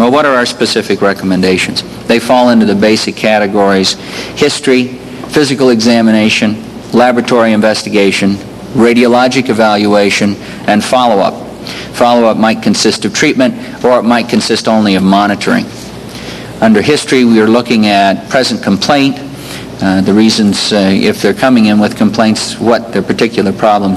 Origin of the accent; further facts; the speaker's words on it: Denver, Colorado, United States; For the 47th time … from Denver.